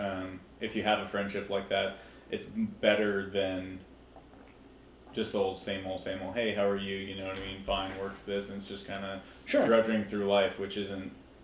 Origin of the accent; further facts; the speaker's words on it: California, United States; also born or lived in Wyoming; I was born in Wyoming, I live in California now, but I've lived here my whole life